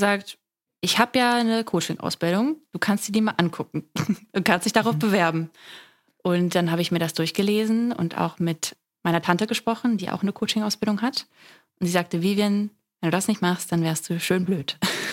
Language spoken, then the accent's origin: German; Oldenburg, Lower Saxony, Germany; now in Berlin, Germany; Ich komme aus Oldenburg, dort wo Kedo auch gerade ist. Dort bin ich geboren, lebe jetzt aber in Berlin und gemeinsam mit meinem Freund.